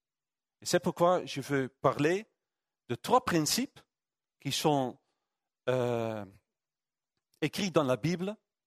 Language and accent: French; Netherlands; French is a second language; Chez nous, en Hollande, chaque match, nous étions habillés en orange et enchaînés à la télé, très nerveux.